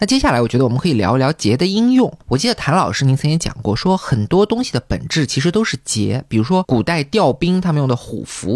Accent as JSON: {"language": "Chinese", "country": "China", "said": "我们中国人"}